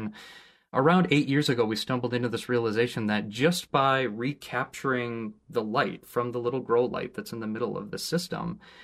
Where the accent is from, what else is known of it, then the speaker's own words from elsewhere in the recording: Appleton, Wisconsin, United States; also born or lived in New York City, New York; I was brought up in Appleton, Wisconsin, and found myself out in the city.